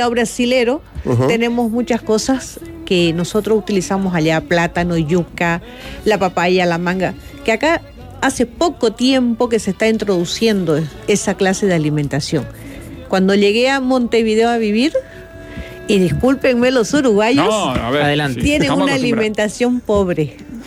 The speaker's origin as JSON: {"language": "Spanish", "region": "Santa Cruz", "country": "Bolivia", "said": "nos identificamos todos los cambas, como decimos nosotros. Camba es la palabra que utilizamos para los que somos del llano, del oriente boliviano, toda la parte baja de Bolivia"}